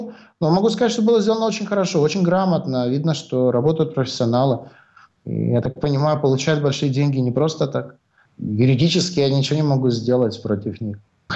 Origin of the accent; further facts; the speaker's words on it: Russia; born there; Слышите, русский язык — это мой родной язык.